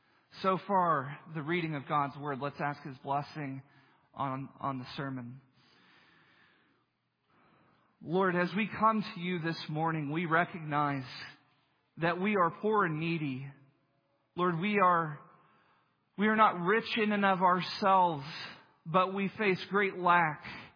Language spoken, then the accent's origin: English; Texas, United States; I grew up in the Texas Panhandle. And if you were a boy growing up in the Texas Panhandle when I was, it meant one thing for sure